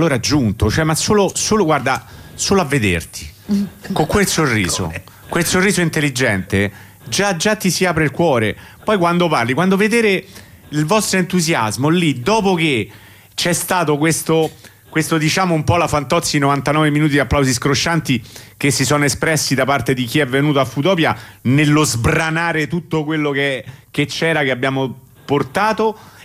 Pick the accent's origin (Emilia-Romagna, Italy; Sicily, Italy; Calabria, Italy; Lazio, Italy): Lazio, Italy; Rome; siamo abituati, siamo di Roma, abbiamo vissuto il forte da quando è iniziata questa storia